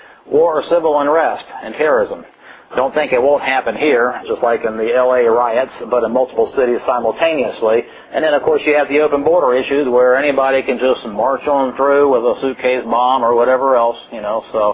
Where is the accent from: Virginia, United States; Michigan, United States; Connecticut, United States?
Virginia, United States; I'm from Virginia, so we have the hurricane events.